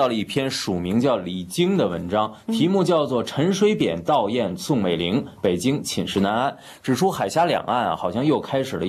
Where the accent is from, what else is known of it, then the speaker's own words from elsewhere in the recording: China; 对我们这些从大陆来的人啊